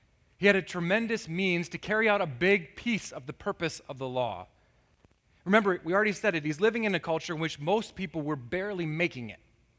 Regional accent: United States; it is hard to read this passage as an American without a little bit of a cheek pucker

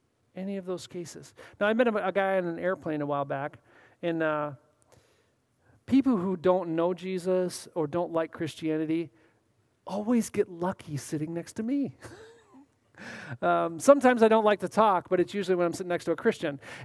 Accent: United States; because I'm an American and I usually have some sort of guide

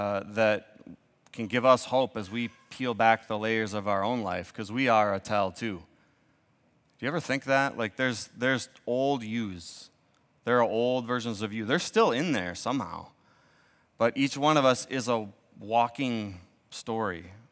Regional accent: Michigan, United States; Look at how white they look under there. Sheesh, I'm from Michigan.

